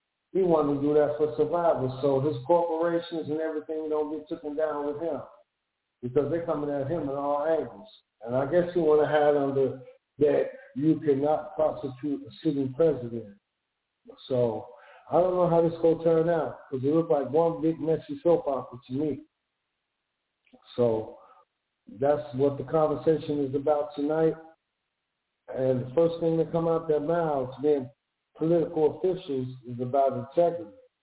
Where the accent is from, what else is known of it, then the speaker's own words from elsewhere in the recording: Chicago, Illinois, United States; I've been born and raised in Chicago my whole life, and I never thought, because this is a beautiful place, man.